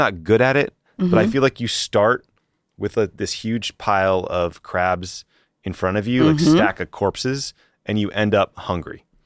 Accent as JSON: {"language": "English", "region": "Massachusetts", "country": "United States", "said": "So I'm from Massachusetts. I married a woman from Maryland."}